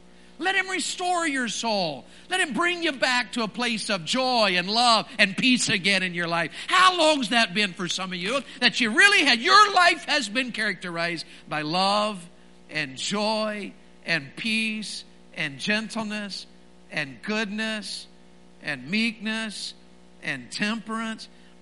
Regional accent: Tennessee, United States; I was raised in Tennessee in the mountains, and we were poor as dirt.

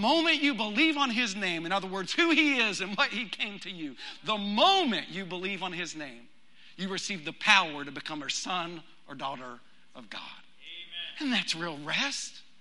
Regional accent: Texas, United States; I grew up in West Texas, but believe it or not, I am not all that familiar with a yoke, okay?

